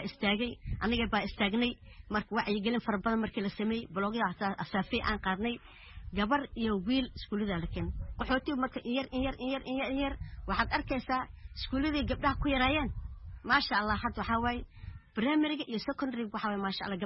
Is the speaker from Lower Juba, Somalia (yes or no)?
yes; Jamaame, Lower Juba, Somalia; moved away as an adult; also born or lived in Mogadishu; jamaama ayaan ku barbaaray